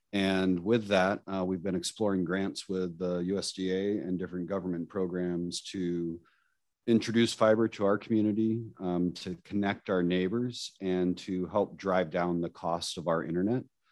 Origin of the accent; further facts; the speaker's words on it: Cordova, Alaska, United States; I grew up in Cordova and moved back about 10 years ago because they got fiber internet.